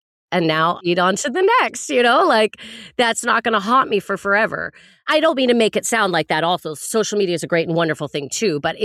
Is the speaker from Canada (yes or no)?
yes; Canada; as a Canadian, we grew up on this